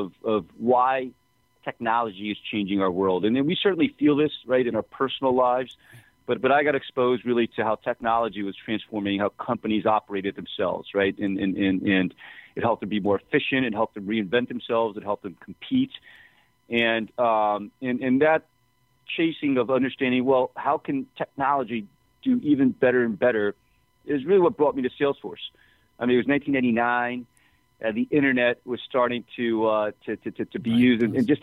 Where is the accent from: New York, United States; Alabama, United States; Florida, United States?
New York, United States; When I used to be growing up in New York, people didn't really understand the technology industry.